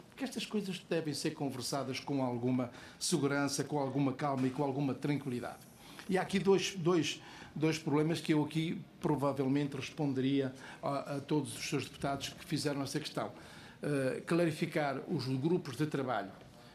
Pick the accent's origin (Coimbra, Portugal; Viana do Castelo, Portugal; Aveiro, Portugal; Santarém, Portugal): Coimbra, Portugal; aos deputados da região de Coimbra, de onde eu sou